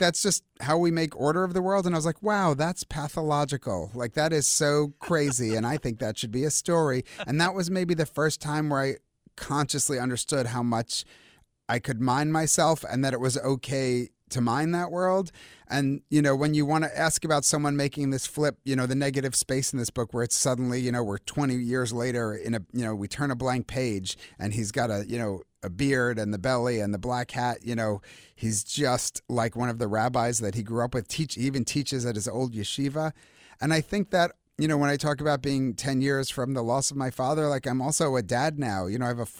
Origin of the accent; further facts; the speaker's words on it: United States; I'm American. I'm so many generations American. Like, I grew up in such a Jewish world.